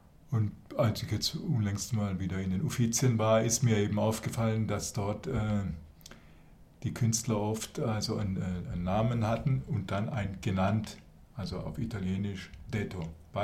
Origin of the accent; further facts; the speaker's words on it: Germany; accent: Alemannic; habe mich für Freiburg entschieden, weil mein alemannischer Akzent hier akzeptiert ist und nicht zur Frage führt, wo kommst denn du her? Ne? Und ist nicht so weit zu meiner alten Mutter.